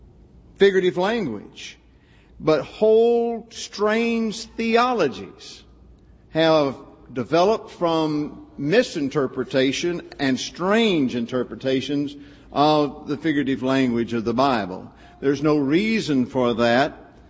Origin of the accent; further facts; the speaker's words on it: Texas, United States; it does indeed show that I grew up in North Central Texas.